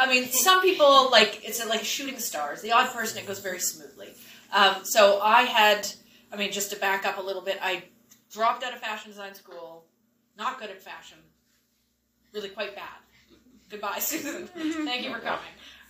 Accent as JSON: {"language": "English", "town": "Smithers", "region": "British Columbia", "country": "Canada", "tie": "born or raised there", "said": "I grew up in Smithers, and I was deeply convinced that I was like a very cosmopolitan person. All evidence to the contrary. I mean, Prince George was the biggest place I had ever been."}